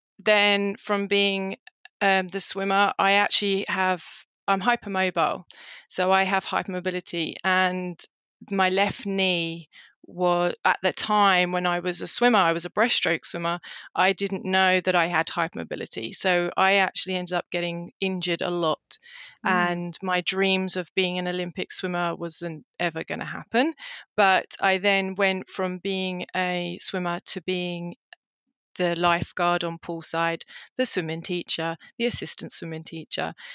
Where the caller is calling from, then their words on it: South East England, United Kingdom; Yeah, we're in the United Kingdom near London.